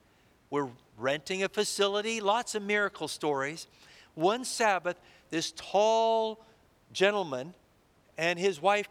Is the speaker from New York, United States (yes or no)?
no; Texas, United States; I'm from Texas in the United States.